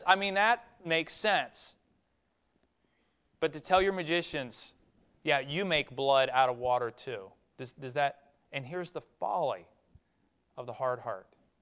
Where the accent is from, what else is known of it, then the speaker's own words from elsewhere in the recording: Columbus, Ohio, United States; because I grew up in Columbus, Ohio